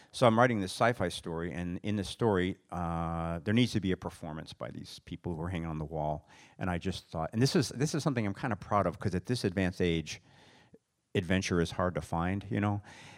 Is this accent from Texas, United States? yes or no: yes; Texas, United States; I came from West Texas.